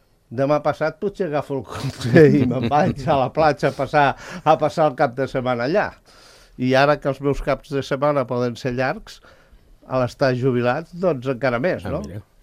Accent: Barcelona, Catalonia, Spain; born there; first language Catalan; Jo que sóc català d'origen, nascut a Barcelona, per tant, català d'origen, et diré que les meves primeres paraules van ser en català, i això parlo de 1950

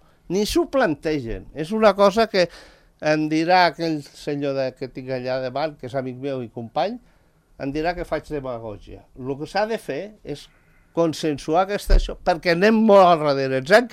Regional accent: Andorra; Jo, com a andorrà, m'agrada que el meu país, si pot ser el capdavanter, que ho sigui

